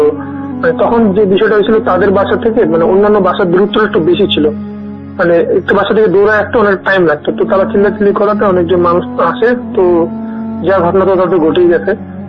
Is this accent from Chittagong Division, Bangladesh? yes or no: no; Dinajpur, Rangpur Division, Bangladesh; now in Dhaka, Bangladesh; আমার হোমটাউন দিনাজপুরে, দিনাজপুরের একটা উপজেলায়।